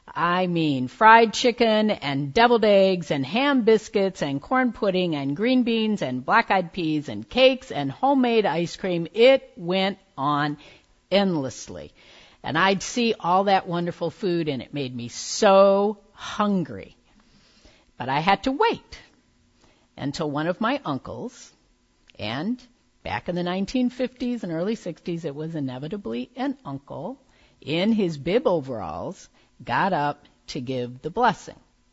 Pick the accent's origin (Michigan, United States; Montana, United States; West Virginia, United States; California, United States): Michigan, United States; I grew up outside of Detroit, Michigan, but summer vacation was a trip to Virginia, Central Virginia, where my mother was from